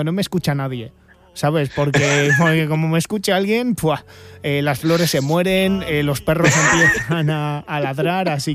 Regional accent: Bilbao, Basque Country, Spain; yo soy bilbaíno

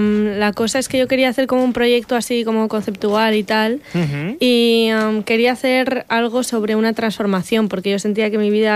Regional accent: La Rioja, Spain; also born or lived in Bilbao; Yo soy de La Rioja.

